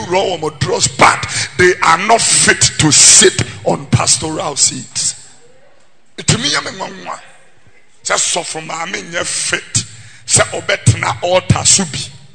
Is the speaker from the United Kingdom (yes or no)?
no; Ghana; I'm a black man. I am a Ghanaian. And I am a Kweu. And I am a Gar.